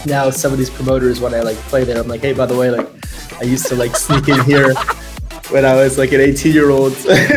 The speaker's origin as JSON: {"language": "English", "region": "New York", "country": "United States", "tie": "born or raised there", "said": "Yeah, so the DJing basically came out of me growing up in New York. That's really like the origin of a lot of my music. I feel like that's why I still live here."}